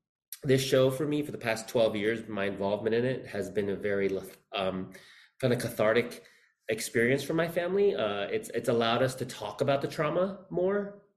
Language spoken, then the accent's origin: English; Philippines; born there; I was born in the Philippines. My mother is from the Manila area. My father is from the north. Coincidentally, my father is from a very, very near the area where Marcos was actually from, in Ilocos. So I was born in martial law in 1976.